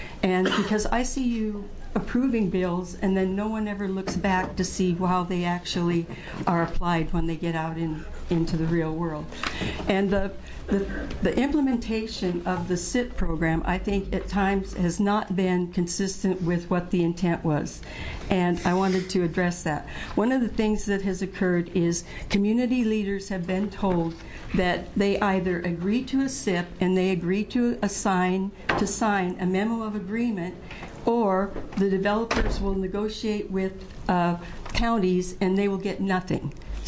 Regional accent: LeGrand, United States

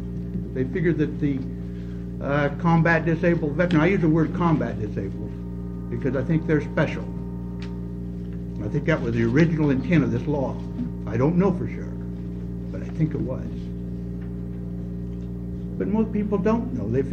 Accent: Salem, United States; I was born and raised in Salem. I am 56 years old.

